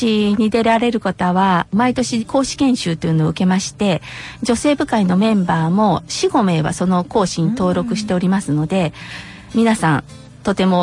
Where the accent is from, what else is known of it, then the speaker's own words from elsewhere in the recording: Okazaki, Aichi, Japan; はい、そうです。岡崎生まれ岡崎育ちです。